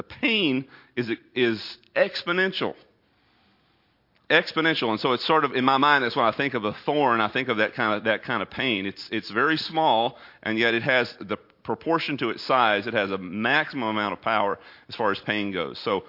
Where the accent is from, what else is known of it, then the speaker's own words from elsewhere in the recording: Texas, United States; thorns have not been that big of a deal for me, even though I am from Texas.